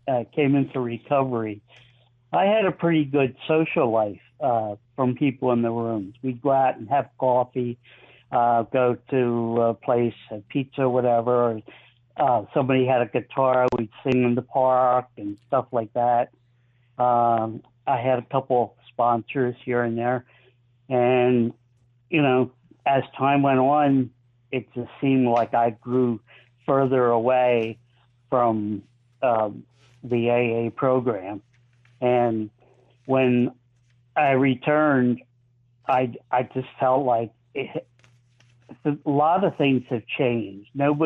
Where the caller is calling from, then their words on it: Philadelphia, Pennsylvania, United States; Northeast Philly.